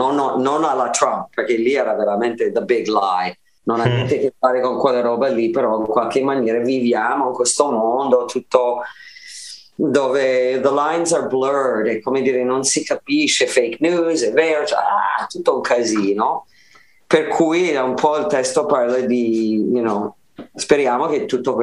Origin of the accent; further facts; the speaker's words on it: Milan, Lombardy, Italy; also born or lived in Puglia; Adesso non vivo più in Puglia, dopo 9 anni in Puglia sono tornato a Milano, per cui sono tornata a casa, diciamo, alla base